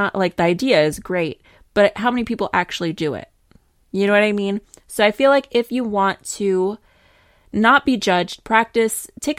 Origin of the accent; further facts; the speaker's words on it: New York, United States; I'm a New Yorker, okay? And I have a sense of humor.